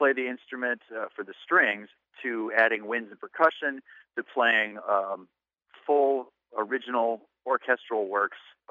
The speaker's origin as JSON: {"language": "English", "town": "Minneapolis", "region": "Minnesota", "country": "United States", "tie": "born or raised there", "said": "And before that, I grew up in Minneapolis."}